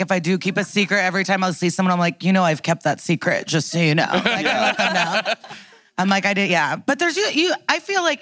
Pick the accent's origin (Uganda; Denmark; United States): United States; Skokie, Illinois; I grew up in Skokie, Illinois, a North Shore suburb of Chicago.